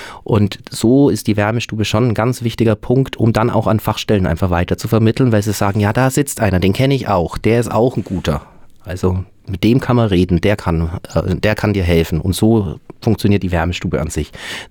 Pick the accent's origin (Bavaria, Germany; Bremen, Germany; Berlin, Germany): Bavaria, Germany; born there; now in Würzburg, Germany; Gebürtig bin ich aus der Nähe von Augsburg und bin aber jetzt seit über 20 Jahren hier in Würzburg und im Umkreis, wo ich jetzt lebe.